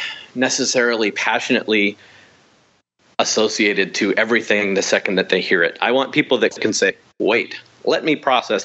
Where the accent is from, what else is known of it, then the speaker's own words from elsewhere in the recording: Calgary, Alberta, Canada; moved away as an adult; if you're born and raised in Calgary, Alberta, you feel out of place because it's a city that was 300,000 people when I was born and grew to over a million people by the time I left at the age of 23.